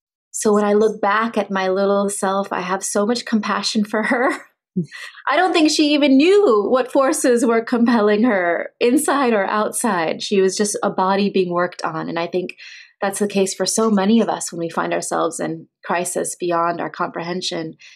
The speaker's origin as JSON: {"language": "English", "country": "United States", "said": "I didn't want to face my role as an American whose country was attacked."}